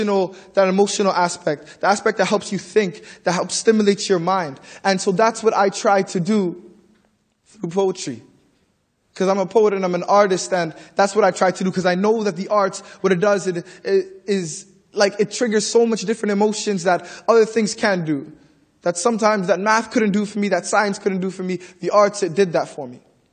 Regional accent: Ontario, Canada; I'm a 17-year-old poet. … I'm from the Regent Park community.

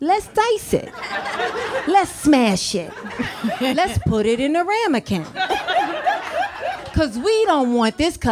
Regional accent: New York, United States; I'm born and raised in New York, and that's not true.

